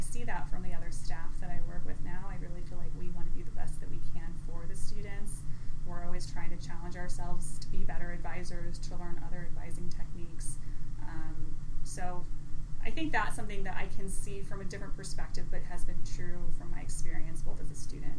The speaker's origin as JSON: {"language": "English", "region": "Illinois", "country": "United States", "said": "I'm from the Midwest originally, from Southern Illinois"}